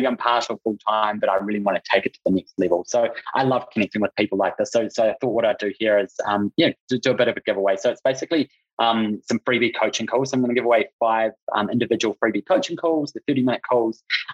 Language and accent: English; New Zealand; Well, I'm from New Zealand, but right now we don't have any New Zealand Kiwi clients on the program, but I don't spend a lot of time in New Zealand